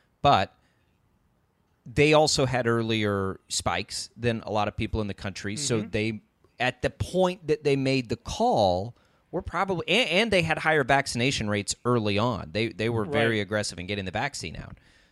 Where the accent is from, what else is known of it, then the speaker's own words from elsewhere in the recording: Texas, United States; Texas is always aggressive. And I'm from Texas. I have sort of that free spirit that most Texans have